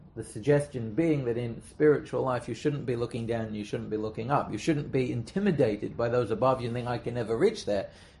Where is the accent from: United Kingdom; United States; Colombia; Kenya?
United Kingdom; So as a Brit, the changing of the guard is very important.